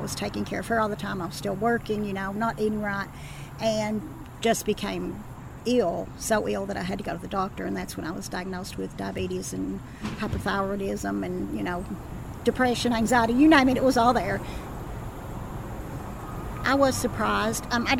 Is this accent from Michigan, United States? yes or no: no; Hazard, Kentucky, United States; I was born and raised in Hazard, Kentucky. So I've lived here my whole life